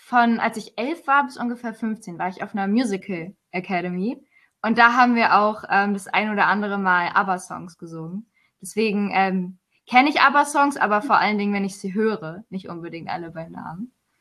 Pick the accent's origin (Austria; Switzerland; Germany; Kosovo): Germany; Oldenburg, Lower Saxony; born or raised there